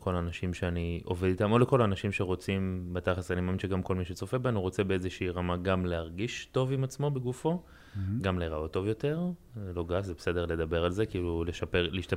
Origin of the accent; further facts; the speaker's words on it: Krayot, Haifa District, Israel; now in Netanya, Israel; אני בן 33, אני גר היום בנתניה, במקור אני מהקריות.